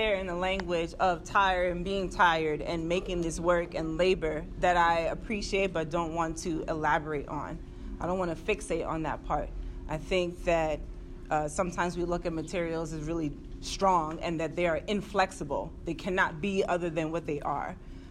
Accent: Bronx, New York, United States; I'm from the Bronx, there's like a lot of tire and mechanical shops in the Bronx, like auto mechanic shop, like come here, get your tires fixed.

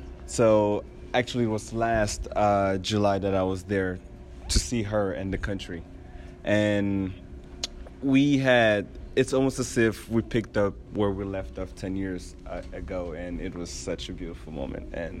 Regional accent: Cameroon; moved away; I'm originally from Cameroon.

